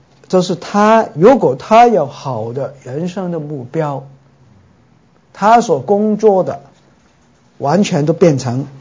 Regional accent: China; 我认为六四事件以后了，就是我们中国人慢慢感觉都不知道怎么走啊

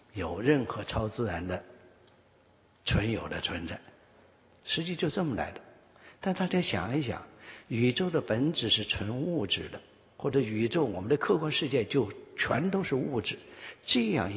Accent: China; 在大陆我们很多人都是唱着国际歌长大的

